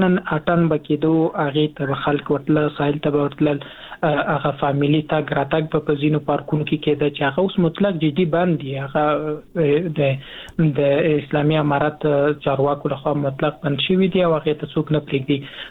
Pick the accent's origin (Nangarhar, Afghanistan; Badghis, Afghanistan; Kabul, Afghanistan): Nangarhar, Afghanistan; Jalalabad; مونږ د ننګرهار یو سیمه درته وایم، د جلال آباد خار مربوط و.